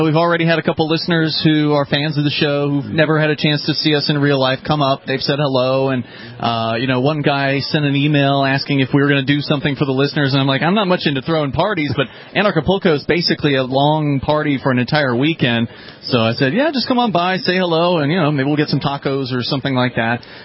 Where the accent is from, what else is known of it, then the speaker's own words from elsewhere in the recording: New Hampshire, United States; The great example in New Hampshire, which we're both from New Hampshire